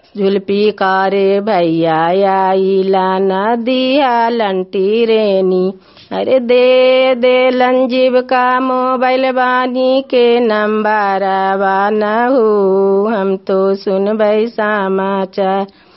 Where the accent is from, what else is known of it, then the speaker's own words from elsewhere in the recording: Bhowi, India; भोवी ग्राम के रहने वाली हूँ।